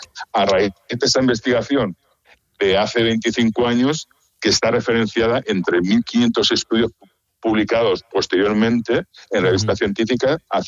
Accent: Elche, Valencian Community, Spain; Yo soy de Elche, la granada está en nuestro entorno.

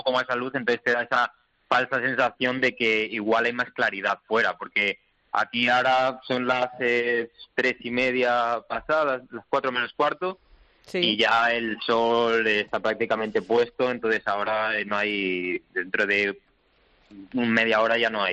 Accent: Spain; moved away; yo la verdad que sigo siendo bastante español

